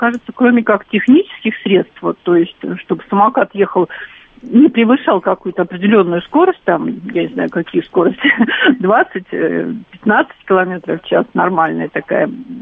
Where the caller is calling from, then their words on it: Ruza, Moscow Oblast, Russia; Я звоню вам из Московской области.